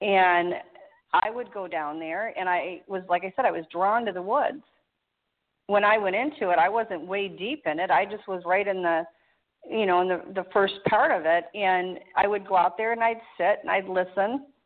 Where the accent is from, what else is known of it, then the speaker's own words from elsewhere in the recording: Michigan, United States; moved away as an adult; now in South Carolina, United States; I grew up in Michigan. And up until a year ago, I've always lived in Michigan. And I now am living in South Carolina.